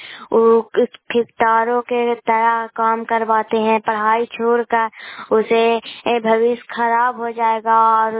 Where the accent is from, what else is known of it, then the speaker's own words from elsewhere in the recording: Bihar, India; मैं नालंदा जिला से बोल रहे हैं। मैं गोरखपुर पंचायत से बोल रहे हैं। मैं नालंदा जिला के रहने वाले हूँ।